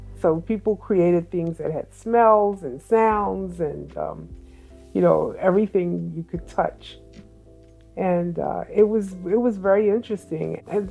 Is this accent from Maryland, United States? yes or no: yes; Baltimore, Maryland, United States; Of course, I grew up in Baltimore, a place that many people who are from Baltimore know as Sandtown, western side of Baltimore.